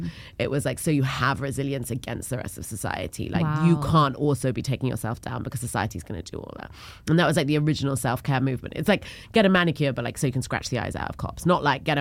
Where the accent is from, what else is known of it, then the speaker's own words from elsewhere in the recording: United Kingdom; I'm not funny, I'm just British.